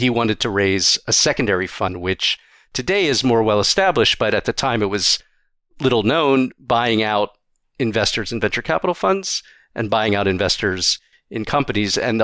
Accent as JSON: {"language": "English", "town": "Baltimore", "region": "Maryland", "country": "United States", "tie": "born or raised there", "said": "So I actually found a guy in the town where I grew up in Baltimore who was a stockbroker"}